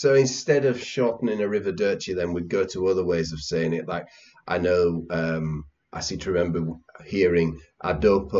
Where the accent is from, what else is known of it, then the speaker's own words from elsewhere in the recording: England, United Kingdom; Well, you see, I'm English, so we always say we're well